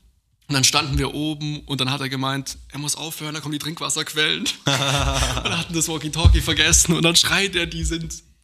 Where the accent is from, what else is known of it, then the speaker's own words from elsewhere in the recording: Lake Constance area, Germany; wenn ich jetzt in meine alte Heimat, Bodenseeregion fahre